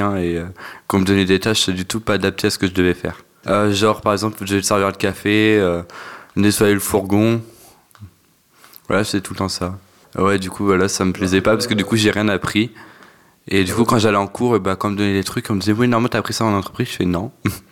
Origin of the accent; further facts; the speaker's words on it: Brest, Brittany, France; born there; Je suis né à Brest